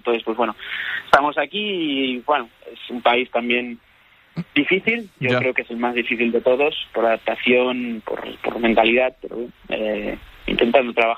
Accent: Spain; como español yo sé que tengo que desear que le gane el Madrid

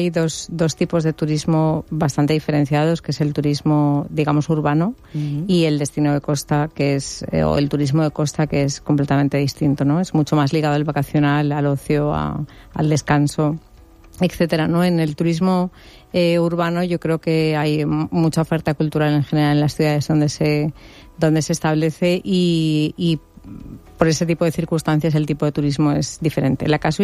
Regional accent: Teruel, Aragon, Spain; born there; Aunque yo no soy valenciana concretamente de la ciudad de Valencia, soy turolense de nacimiento, aunque toda mi familia es alicantina, la verdad es que me siento muy ciudadana del mundo.

